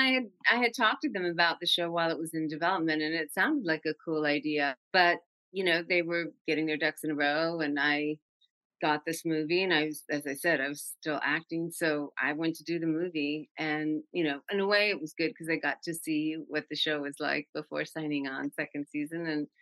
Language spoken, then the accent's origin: English; New York, United States; You know, I grew up in New York as a latchkey kid, you know, in the 70s and 80s.